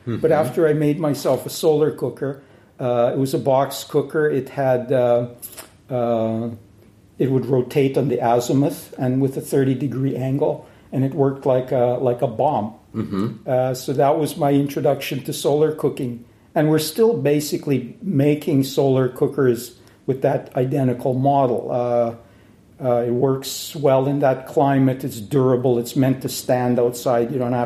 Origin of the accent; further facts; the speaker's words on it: Western Canada, Canada; I grew up in Western Canada on a farm, capital-intensive farming.